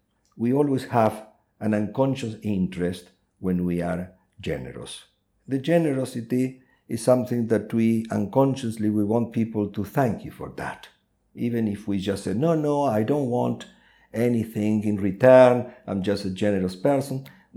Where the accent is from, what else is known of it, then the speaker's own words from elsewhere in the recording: Argentina; English is a second language; also born or lived in London, United Kingdom; When I moved from Argentina to the UK, to London, and I arrived there penniless, with very little English, I was lost.